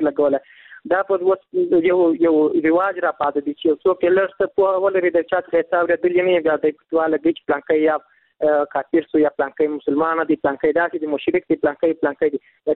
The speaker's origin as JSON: {"language": "Pashto", "region": "Kandahar", "country": "Afghanistan", "said": "له کندهار ولایت څخه یو تن محصول یم."}